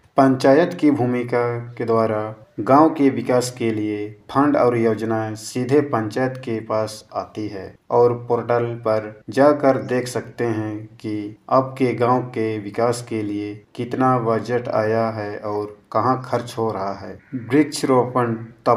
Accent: Torpa, Jharkhand, India; मैं तोरपा प्रखंड के पटपुरहा बोबर टोली का निवासी हूँ।

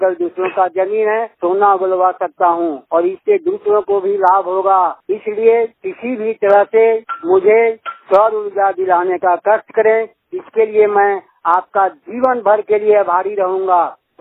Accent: Bengabad, Jharkhand, India; ग्राम राजकोष बेंगाबाद, जिला गिरिडीह, झारखंड का रहने वाला हूँ।

